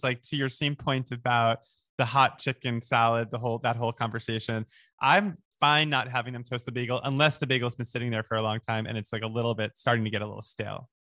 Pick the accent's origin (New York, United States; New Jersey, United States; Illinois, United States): New York, United States; New York City; I'm a New Yorker. Excuse me. I grew up there.